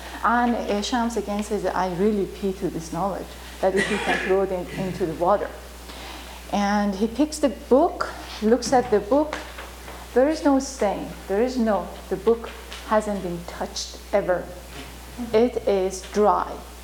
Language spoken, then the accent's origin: English; Tehran, Tehran Province, Iran; English is a second language; He's from the town that I am from, Tabriz in Iran. So, actually my parents, I'm from Tehran, but my parents and we speak Turkish.